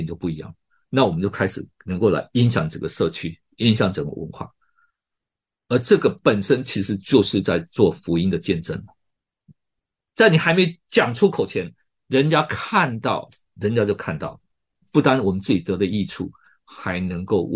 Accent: Taiwan; 我们在台湾长大了

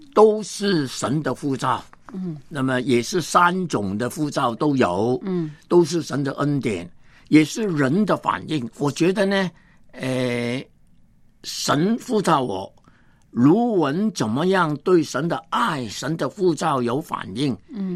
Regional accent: Hong Kong; 我是1938年香港出生，正宗的香港仔。你听过香港仔这个名字吗？我们香港人这样讲的。

